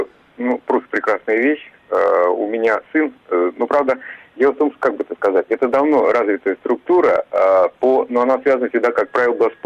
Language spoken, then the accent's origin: Russian; Moscow, Russia; Я из Москвы.